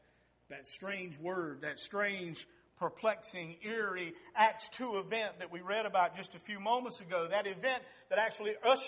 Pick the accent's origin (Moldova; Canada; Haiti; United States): United States; Thomasville, North Carolina; a family that was from my hometown in Thomasville, North Carolina. You may know where Thomasville is. It's where the big cherry is, if you've ever been there, kind of in the middle of the state. But when I grew up there in the late 50s and the 60s